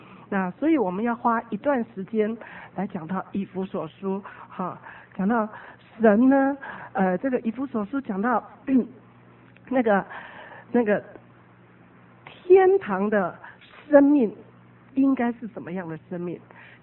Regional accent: China; 好像我们中国人好像这一方面特别保守哈

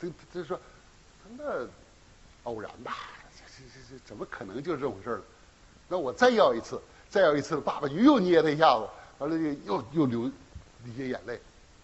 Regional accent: China; 特别是我们从大陆来的人，因为受的那种教育就那样

